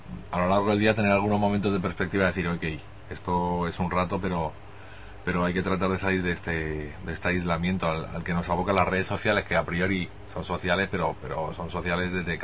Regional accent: Madrid, Community of Madrid, Spain; Sí, un barrio de Madrid.

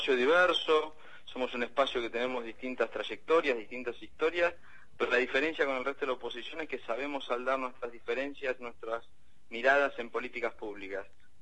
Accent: Argentina; la única posibilidad que tenemos como argentinos es seguir siendo parte de un proyecto de país

